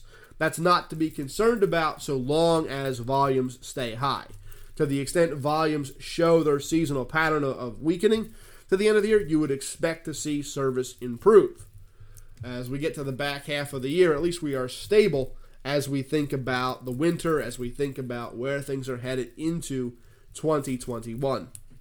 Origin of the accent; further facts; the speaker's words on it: Philadelphia, Pennsylvania, United States; There were snow flurries, snow showers up around my hometown of Philadelphia just the other day.